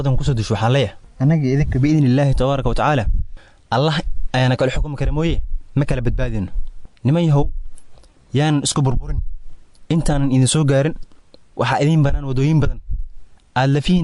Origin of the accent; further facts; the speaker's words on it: Kismayo, Lower Juba, Somalia; born there; waxaan ku dhashay magaalada Kismaayo waxaan ka soo jeedaa gobolka Nugaal qabiilka aan ka dhashayna waa Majerteen